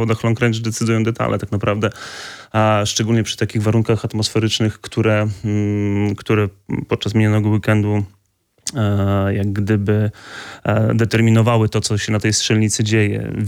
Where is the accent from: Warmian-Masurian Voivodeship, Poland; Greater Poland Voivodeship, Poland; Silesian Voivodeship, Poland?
Warmian-Masurian Voivodeship, Poland; Orzysz; pochodzę z gminy Orzysz, z małej miejscowości, spod Orzysza